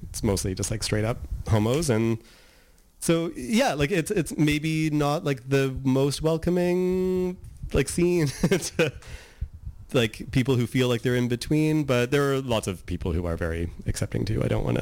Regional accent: Nanaimo, British Columbia, Canada; Like, I didn't really have any, like, gay role models growing up in Nanaimo at that time.

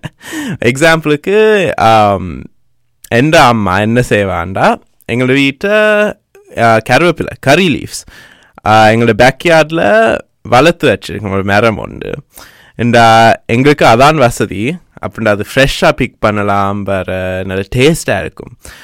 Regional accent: Sri Lanka; நான் ஸ்ரீலங்கன்றே ஸ்ரீலங்கன் சொன்னேன்

